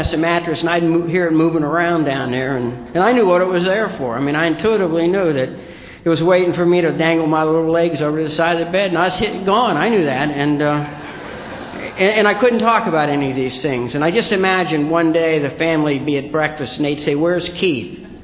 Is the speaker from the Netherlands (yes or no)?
no; Ireland; And I'm Irish.